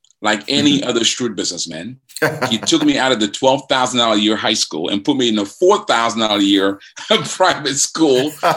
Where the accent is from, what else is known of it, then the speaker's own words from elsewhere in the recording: Cameroon; So I grew up, I was born in Cameroon, Central Africa, French speaking. The country is bilingual, French and English, but predominantly French.